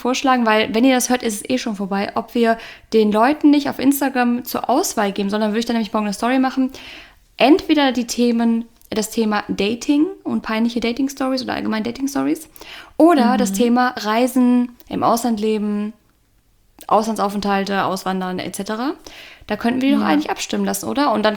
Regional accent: North Rhine-Westphalia, Germany; die aus meiner Heimat, also alle in NRW eigentlich so gefühlt

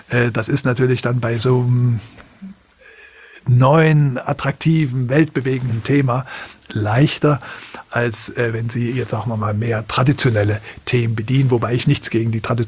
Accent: East Germany, Germany; wenn man als Ostdeutscher das dann aus einer vollkommen anderen Perspektive

